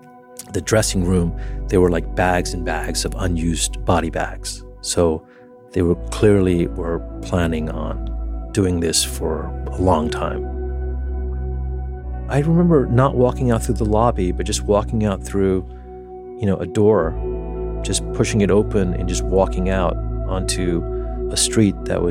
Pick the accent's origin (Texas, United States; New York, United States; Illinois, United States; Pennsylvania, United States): New York, United States; New York City; And moreover, it was in my hometown.